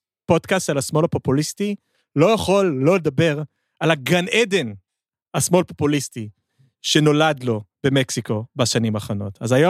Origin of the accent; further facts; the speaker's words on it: United States; בתור אמריקאי שחוקר תוצאות הברית